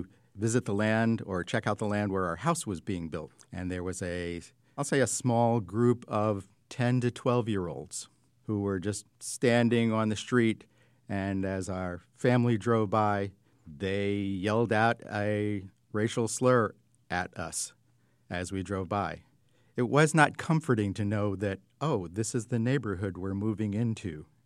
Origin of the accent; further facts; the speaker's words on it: Bethlehem, Pennsylvania, United States; I'm from Bethlehem, and I identify as African American, and this is my story. As I was growing up, I did recognize that, no, there weren't a lot of people who looked like me.